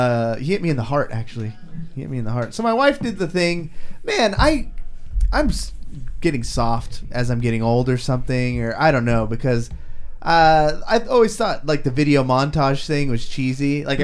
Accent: California, United States; I mean, we're from California.

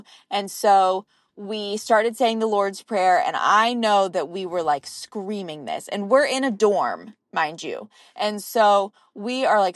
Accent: North Carolina, United States; I am from North Carolina

